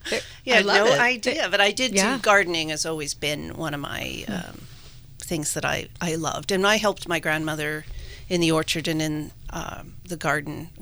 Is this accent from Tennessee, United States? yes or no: no; Napa, California, United States; My story, I grew up in Napa, and my family farmed prunes.